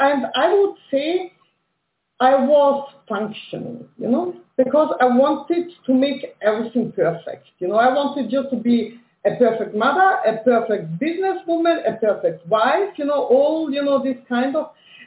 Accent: Austria; So, I grew up in Austria, went here to school.

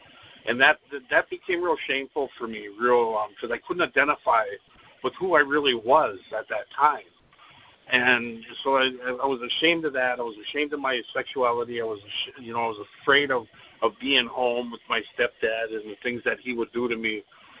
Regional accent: Minneapolis, Minnesota, United States; And growing up in Minneapolis, St. Paul, and Twin Cities area, at that time, there used to be a lot of bookstores

